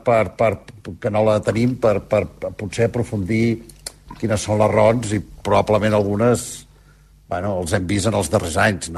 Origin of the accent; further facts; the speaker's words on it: Catalonia, Spain; els primers que no defensen el català som els catalans moltes vegades.